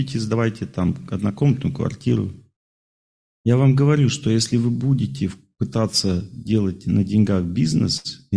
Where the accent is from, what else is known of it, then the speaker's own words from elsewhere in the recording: Urals, Russia; я с Урала, я с Урала, вот.